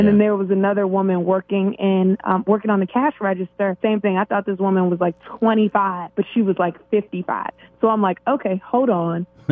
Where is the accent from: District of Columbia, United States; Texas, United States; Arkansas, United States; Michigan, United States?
District of Columbia, United States; Washington; moved away as an adult; now in Los Angeles, United States; Okay, so I'm originally from Washington, D.C., which is a city of government and politics.